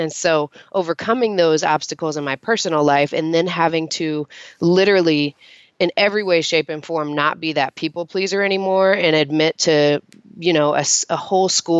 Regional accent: Texas, United States; because I grew up in Texas and it was a fairly sheltered small town.

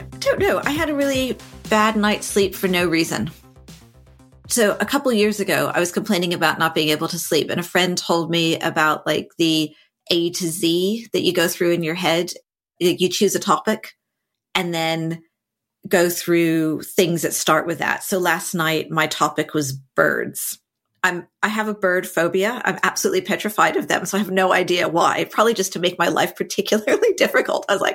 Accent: New Mexico, United States; And I came from New Mexico, where there are no corporates. Nobody does that kind of work.

